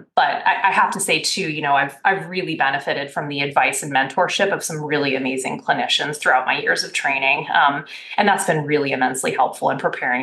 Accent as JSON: {"language": "English", "region": "Washington", "country": "United States", "said": "I'm from Washington State, so it was not that far of a drive, but I miss that area."}